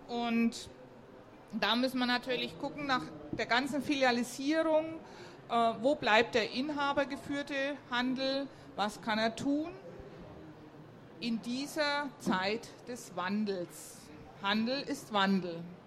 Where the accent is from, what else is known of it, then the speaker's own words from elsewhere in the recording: Bamberg, Bavaria, Germany; Ja, ich komme selber aus Bamberg auch. Da habe ich mal gewohnt, ja.